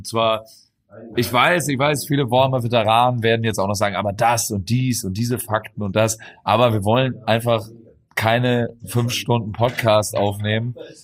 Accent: Henstedt-Ulzburg, Schleswig-Holstein, Germany; born there; als gebürtiger Hennstedt-Ulzburger war ich sehr überrascht, dass es jetzt ein Pfeffi-Pendant offensichtlich aus Hennstedt-Ulzburg gibt.

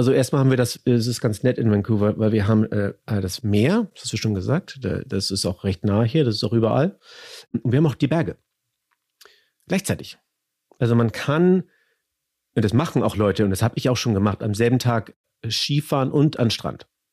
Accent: Hamburg, Germany; Ich komme aus Hamburg, Hamburg, Deutschland.

